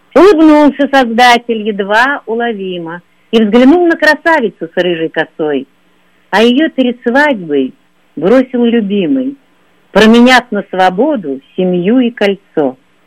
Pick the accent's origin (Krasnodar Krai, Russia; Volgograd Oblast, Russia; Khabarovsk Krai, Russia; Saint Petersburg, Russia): Volgograd Oblast, Russia; Volgograd; Потому что я девушка с Волги, из города Волгограда. Я ела с детства икру, трехлитровые банки ложкой.